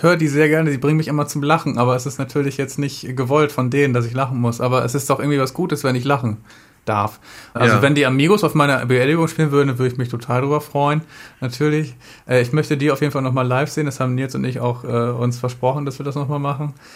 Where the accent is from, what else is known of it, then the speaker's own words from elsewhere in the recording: Lower Saxony, Germany; ich bin auf dem Bauernhof groß geworden in Ostfriesland, neben dem Fußballplatz. Bin jetzt Vegetarier und Musiker und wohne in der Stadt.